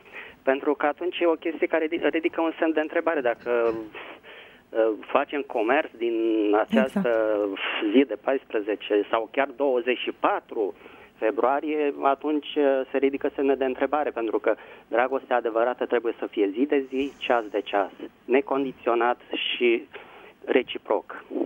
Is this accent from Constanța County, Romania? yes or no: no; Bucharest, Romania; vă sunt din București.